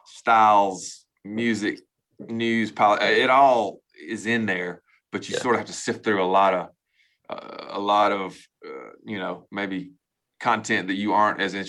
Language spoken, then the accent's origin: English; Georgia, United States; I grew up in Georgia and the Braves were like killing it mid 90s